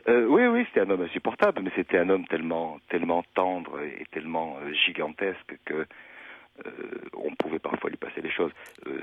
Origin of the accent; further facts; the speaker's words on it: Tunisia; born there; Attendez, mais je suis né en Tunisie, c'est vrai. Mais j'y suis né en 1942.